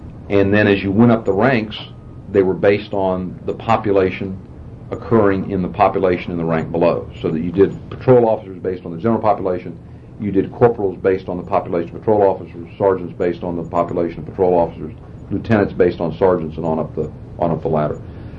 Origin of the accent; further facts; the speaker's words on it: Tampa, Florida, United States; maybe it's provincialism from my hometown, but I don't want to suggest that the City of Tampa Police Department is any different than any other police department in the world